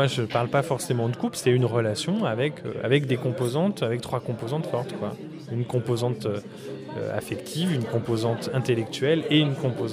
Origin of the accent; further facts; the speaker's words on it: Lyon, Auvergne-Rhône-Alpes, France; now in Paris, France; Moi, je suis de Lyon.